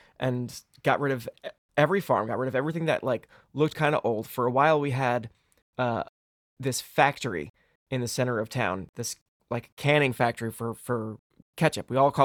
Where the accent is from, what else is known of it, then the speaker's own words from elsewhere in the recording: Hazlet, New Jersey, United States; I love growing up in Hazlitt. I really love that town.